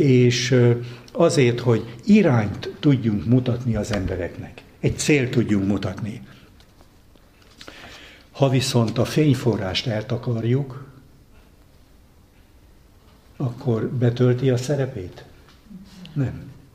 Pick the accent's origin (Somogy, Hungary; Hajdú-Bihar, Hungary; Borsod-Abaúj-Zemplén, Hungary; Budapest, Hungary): Somogy, Hungary; Balatonlelle; Gyerekkoromban Balaton lellén laktam, de nem bent a városban, hanem attól kívül, egy hegynek a tetején, az erdő szélen